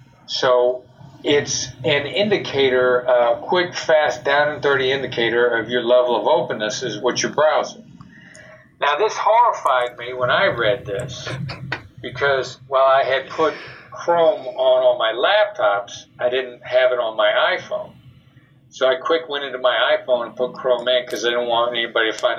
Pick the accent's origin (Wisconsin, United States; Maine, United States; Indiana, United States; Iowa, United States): Iowa, United States; Now, you know, I'm a small town boy from Iowa. I grew up in Iowa.